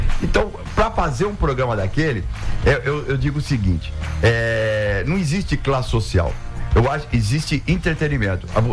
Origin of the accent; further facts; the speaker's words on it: São Paulo, Brazil; born there; Eu nasci na Parada Inglesa, Zona Norte de São Paulo. É uma família simples, humilde, batalhadora, tranquilo, imigrante português.